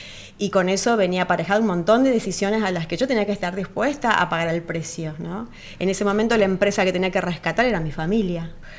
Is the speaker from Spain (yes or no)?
no; Argentina; Sí, he vivido en el noroeste y en el noreste, o sea que conozco mucho la cultura de mi tierra donde nací y también la litoraleña.